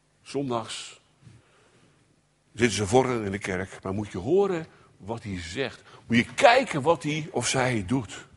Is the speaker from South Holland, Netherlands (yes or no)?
yes; Katwijk, South Holland, Netherlands; Ik kom uit Katwijk.